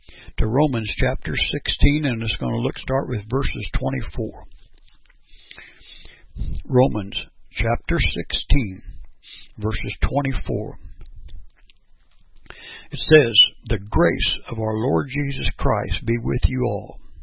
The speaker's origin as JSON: {"language": "English", "town": "Perry", "region": "Kansas", "country": "United States", "said": "I'm from Perry, Kansas"}